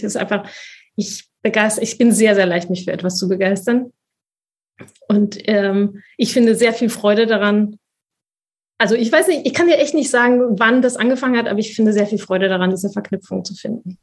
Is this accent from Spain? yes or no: yes; Spain; man hört ja akzentfrei Deutsch sprechend, aber ich bin ja Spanierin mit spanischen Eltern und spanischen Vorfahren, in Spanien geboren. Ich bin natürlich zweisprachig aufgewachsen, aber ich verbinde eben diese beiden Welten. Selbst meine beiden Eltern sind nicht aus den gleichen Regionen in Spanien.